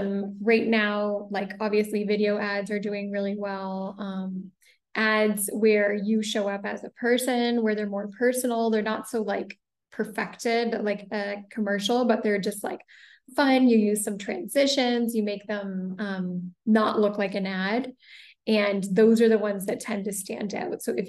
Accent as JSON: {"language": "English", "country": "Canada", "also_born_or_lived": "Ottawa", "lives_now": "Italy", "said": "I'm Canadian. I originally was living in Ottawa. My husband is Italian. So last year we actually moved here to Italy."}